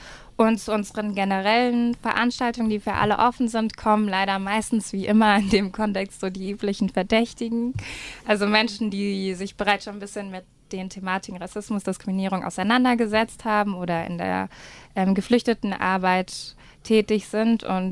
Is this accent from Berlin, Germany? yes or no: yes; Berlin, Germany; born there; now in Tübingen, Germany; Genau, ich bin in Berlin geboren.